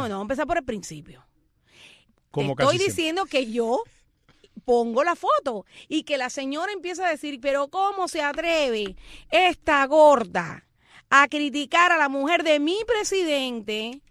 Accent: Cuba

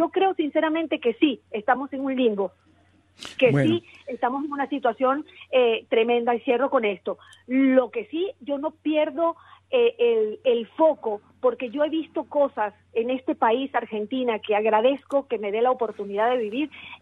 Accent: Venezuela; soy venezolana y la verdad es que el tiempo en Venezuela se cuenta en vidas perdidas

